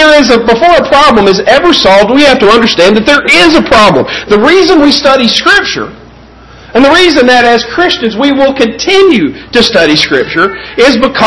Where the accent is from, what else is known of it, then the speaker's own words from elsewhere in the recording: Valparaiso, Indiana, United States; In my hometown, in Valpo, there are some new traffic patterns.